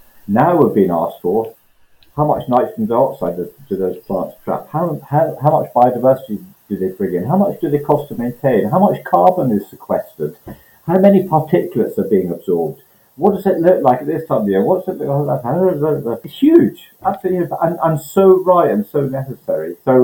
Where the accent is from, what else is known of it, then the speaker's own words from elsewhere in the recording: Scotland, United Kingdom; now in London, United Kingdom; I shouldn't say that being a Scotsman. I do. I've been here long enough.